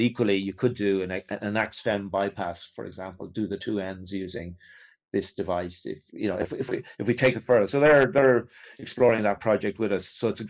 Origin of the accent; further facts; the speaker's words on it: Ireland; Like I'm an Irish guy, small.